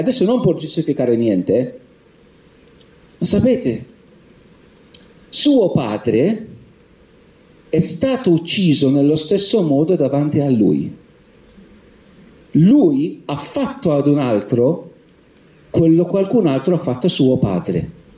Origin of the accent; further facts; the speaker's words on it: Malta; Italian is a second language; E questo mi viene un po' naturale anche perché sono maltese.